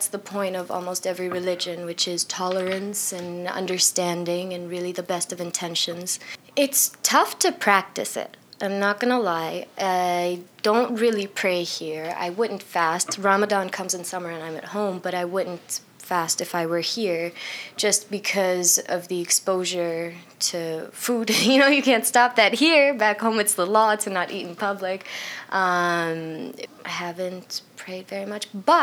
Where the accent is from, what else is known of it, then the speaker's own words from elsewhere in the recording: Dubai, United Arab Emirates; now in United States; I'm a Palestinian born and raised in Dubai. I'm a practicing Muslim, and I'm a junior here at Penn State.